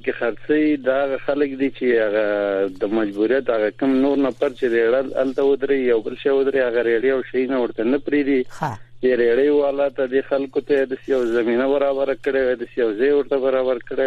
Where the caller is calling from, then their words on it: Kabul, Afghanistan; بله از کابل هستم